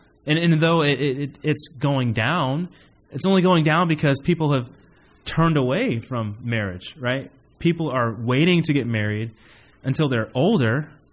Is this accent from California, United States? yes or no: no; Columbia, Missouri, United States; I am from Columbia, Missouri.